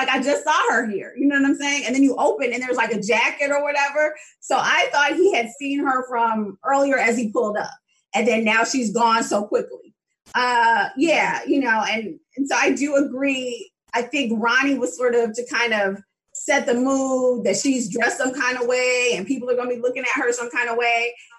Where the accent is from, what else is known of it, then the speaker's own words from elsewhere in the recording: Chicago, Illinois, United States; which it is, of course, because I'm from Chicago.